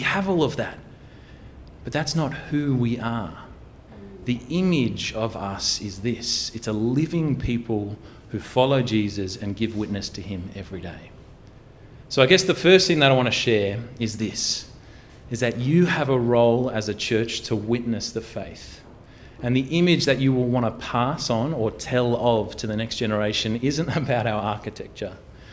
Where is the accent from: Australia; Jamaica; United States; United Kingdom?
Australia; maybe it's just because I'm an Australian. Maybe we've got things right here.